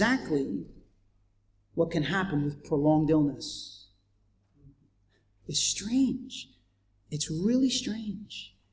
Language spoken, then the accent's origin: English; United States; I'm still American, so you still have to put up with that, all right?